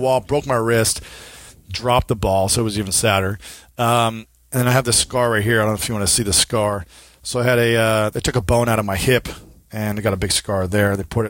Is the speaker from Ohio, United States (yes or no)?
yes; Ohio, United States; And I go, hey, yeah … I'm from Ohio. I'm here to learn team handball and make the USA national team and go to the Olympics.